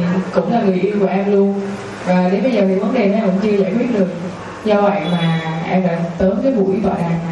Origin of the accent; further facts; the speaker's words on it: Da Nang, Vietnam; Em lo đến từ Đà Nẵng.